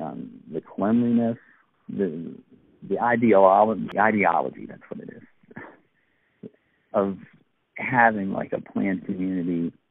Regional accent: Reston, Virginia, United States; I think just having the freedom, especially in Reston, to completely just go with the whole the canvas of Reston.

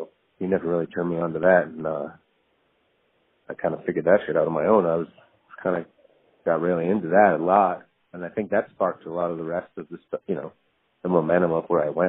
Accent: Weymouth, Massachusetts, United States; also born or lived in Virginia; I mean, that's growing up on the South Shore in Weymouth.

